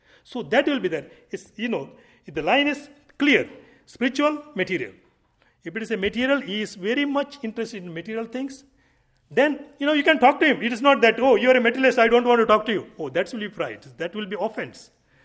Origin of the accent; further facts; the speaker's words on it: India; born there; and my karma, I was born in India.